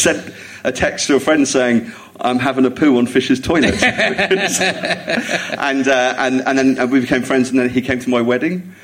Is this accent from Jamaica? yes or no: no; Jersey; It was growing up in Jersey